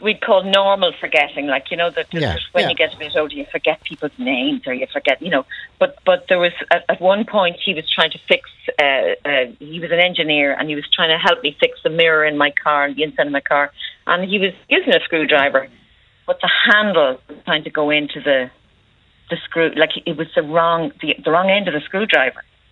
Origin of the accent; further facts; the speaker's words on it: Ireland; and we're great at that as Irish people, at looking at the funny things